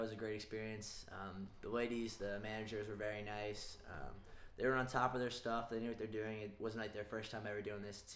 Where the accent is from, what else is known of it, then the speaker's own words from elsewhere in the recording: Burke, Virginia, United States; I'm a junior. My dad is a senior, of course. I'm 22 years old. I'm from Burke, Virginia.